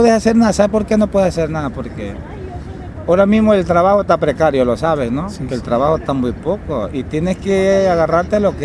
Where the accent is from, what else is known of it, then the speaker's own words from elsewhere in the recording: Ecuador; moved away as an adult; Si no, ya estuviese en Ecuador yo hace rato. Si no me salieran trabajos así, ya estuviera yo en mi país, de vuelta.